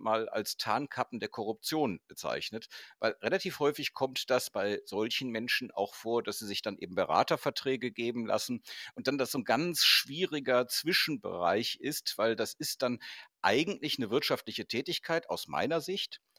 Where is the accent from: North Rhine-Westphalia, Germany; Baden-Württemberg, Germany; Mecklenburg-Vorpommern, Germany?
North Rhine-Westphalia, Germany; Cologne; weil du vorhin Köln angesprochen hast, meine Heimatstadt